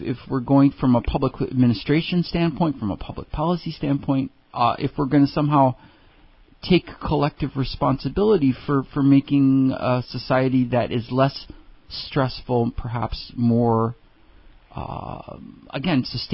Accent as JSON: {"language": "English", "town": "Detroit", "region": "Michigan", "country": "United States", "tie": "born or raised there", "said": "That's my home state. I saw my first stabbing in Detroit as a 10-year-old driving through with my dad lived in Detroit for a while."}